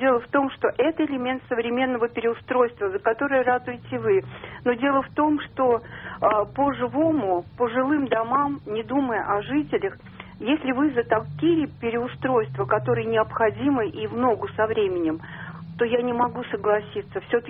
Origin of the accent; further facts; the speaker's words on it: Moscow, Russia; Но здесь же люди живут, мы москвичи коренные, мы живем здесь.